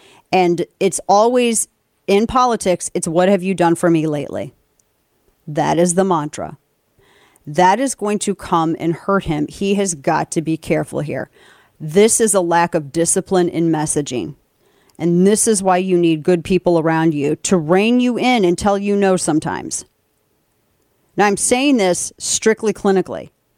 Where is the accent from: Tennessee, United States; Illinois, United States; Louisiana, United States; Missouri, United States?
Missouri, United States; Like in Missouri, my home state of Missouri, I liked Schmidt.